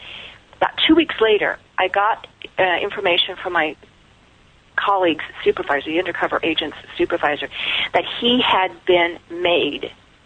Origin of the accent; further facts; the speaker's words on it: Wyoming, United States; I wanted to leave my home state of Wyoming